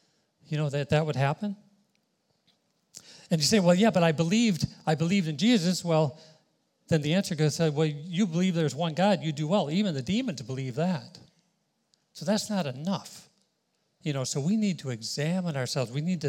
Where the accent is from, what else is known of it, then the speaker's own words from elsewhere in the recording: Wahiawa, Hawaii, United States; not only that we'll know we're from Hawaii or we know we're from Wahiwa, we're going to know we're Christians.